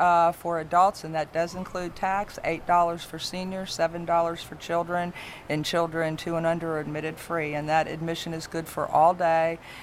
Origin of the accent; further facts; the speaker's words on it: Ohio, United States; born there; also born or lived in Connecticut; I moved down here from Connecticut, believe it or not, 16 years ago. Yankee. Yeah. Well, I was born in Southern Ohio, but...